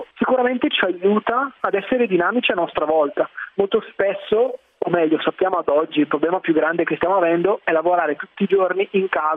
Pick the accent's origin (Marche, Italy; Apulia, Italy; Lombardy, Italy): Lombardy, Italy; Bergamo; now in Milan, Italy; io sono di Bergamo, mi sono trasferito in una grande città come Milano